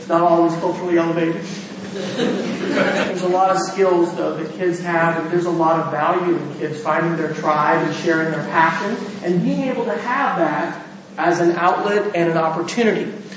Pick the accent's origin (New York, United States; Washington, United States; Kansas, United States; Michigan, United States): Kansas, United States; A quick little story, growing up in Kansas and thinking about farming and how does this happen?